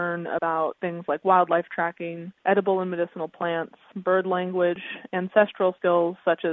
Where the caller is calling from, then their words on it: California, United States; I'm calling in from the Bay Area in California today.